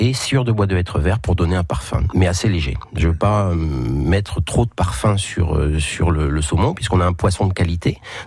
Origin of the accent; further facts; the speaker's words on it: Brittany, France; Alors moi, je suis breton d'origine, donc ma sensibilité à la mer, au poisson, voilà, ça c'est depuis toujours. Mes oncles étaient pêcheurs.